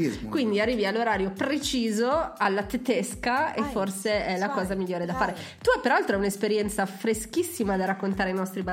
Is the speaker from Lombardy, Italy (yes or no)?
yes; Milan, Lombardy, Italy; sono una milanese anomala e atipica